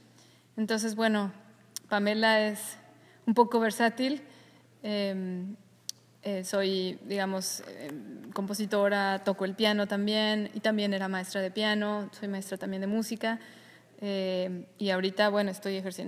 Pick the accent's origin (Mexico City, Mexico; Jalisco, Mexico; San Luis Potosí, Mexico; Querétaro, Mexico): Mexico City, Mexico; Vengo del DF, de México, de la Ciudad de México, y estoy estudiando aquí la maestría en dirección orquestal.